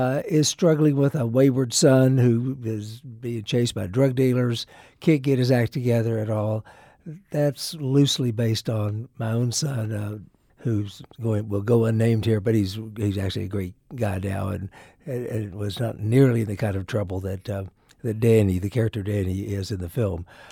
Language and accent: English; Wolf City, Texas, United States; this is a little small town of Wolf City, Texas, where I grew up in North Texas.